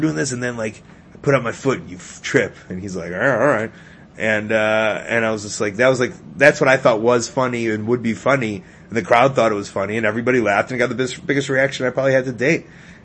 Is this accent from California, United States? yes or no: no; Chicago, Illinois, United States; also born or lived in Florida; I came home to Chicago and I was like, I'd like to start kind of getting into comedy a little bit. I moved back to Chicago from Florida.